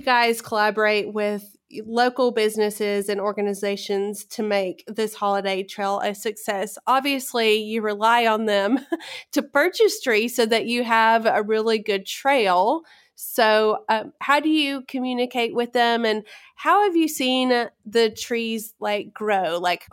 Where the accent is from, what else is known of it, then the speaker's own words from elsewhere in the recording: Somerville, United States; when I was growing up in Somerville, I lived on Christmas Tree Drive, like literally Christmas Tree Drive.